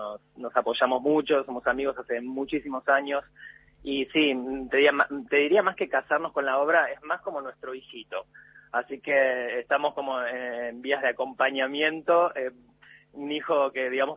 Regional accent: Tigre, Buenos Aires Province, Argentina; No, yo soy de Tigre.

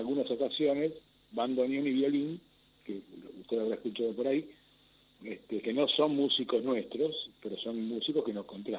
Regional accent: Buenos Aires, Argentina; nunca me soy bien porteño, nací en la Recoleta, viví en Belgrano hasta que me casé.

